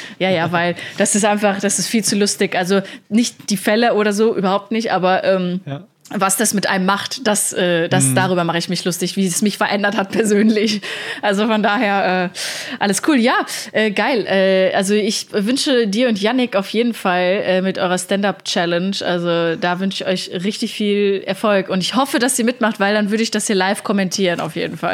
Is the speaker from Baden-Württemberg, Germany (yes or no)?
no; Plettenberg, North Rhine-Westphalia, Germany; Ich habe damals im Plettenberg in meiner Heimat, da ist überall Wald, da gibt es so geile Strecken.